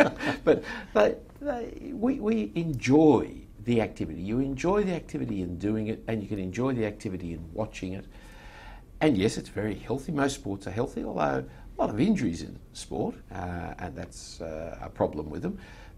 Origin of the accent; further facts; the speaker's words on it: Sydney, New South Wales, Australia; because I grew up in the Eastern Suburbs.